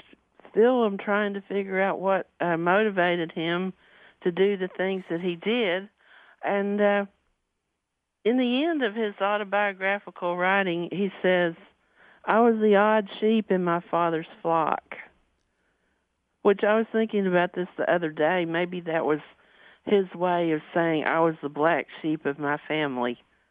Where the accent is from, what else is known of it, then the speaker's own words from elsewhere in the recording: Virginia, United States; accent: Southern; now in Ohio, United States; Well, I grew up in Lee County, Virginia, which is in the mountains. It's as far from Northern Virginia, Alexandria area as you can get and still be in Virginia.